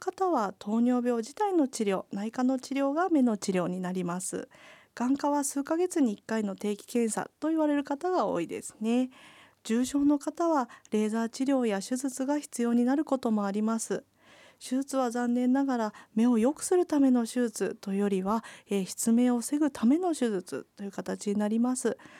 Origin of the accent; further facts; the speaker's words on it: Tochigi, Japan; 私も栃木県で生まれ育って車の運転毎日しますが